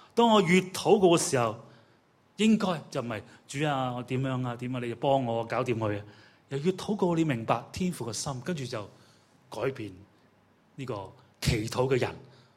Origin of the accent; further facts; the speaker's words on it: China; 我調翻轉，我翻大陸啊，我係中國人啦